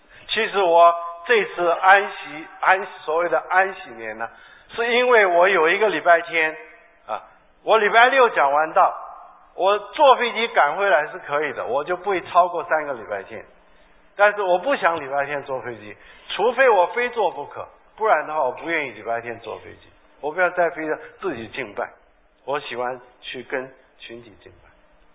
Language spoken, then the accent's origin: Chinese; Shandong, China; 那因为我是山东人